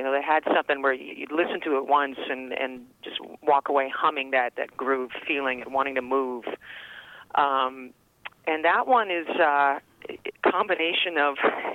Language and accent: English; Calgary, Alberta, Canada; also born or lived in Edmonton / Cranbrook; I was born in Edmonton, but I never really lived there. My twin sister and I were 3 months old when my parents moved. I think we moved to Calgary. Cranbrook, B.C., and then Calgary after that. And as children, we moved every 2 years